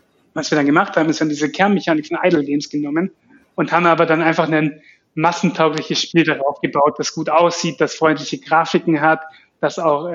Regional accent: Heidenheim, Baden-Württemberg, Germany; wir kommen eben, wie gesagt, aus Süddeutschland, jetzt ursprünglich alle aus Heidenheim tatsächlich.

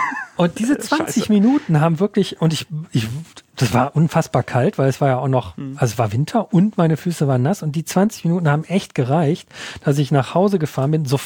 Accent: North Rhine-Westphalia, Germany; die auch aus meiner Heimat im Ruhrgebiet stand.

